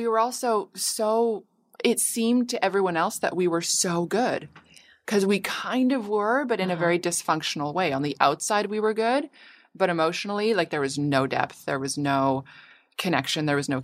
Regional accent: Canada; now in Los Angeles, United States; my family's all in Canada. I'm Canadian.

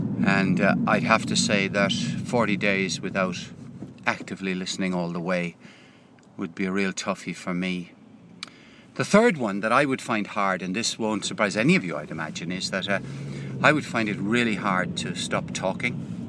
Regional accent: Limerick, Munster, Ireland; And it would be fairly universal in the days that I grew up living in Limerick.

